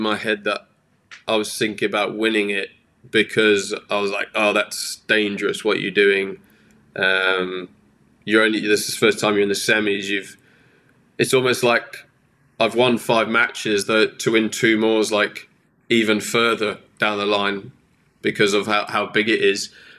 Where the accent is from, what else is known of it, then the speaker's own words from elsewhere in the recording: Yorkshire and the Humber, United Kingdom; now in London, United Kingdom; I've been based here, but I grew up north in Yorkshire. That's where I went to school. And then I moved away and I used to live in Wimbledon, literally 5 minutes from the club, and now I'm about 20, 30 minutes down the road